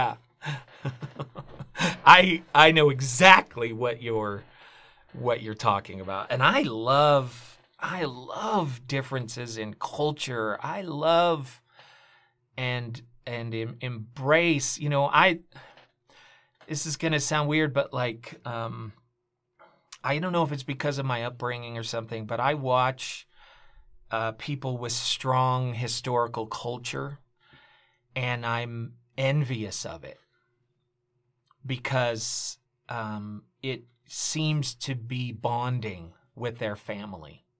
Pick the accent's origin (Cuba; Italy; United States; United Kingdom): Cuba; Oriente; I'm like with Cuba, Mike, it was always Oriente. I'd always say, I'm from Oriente.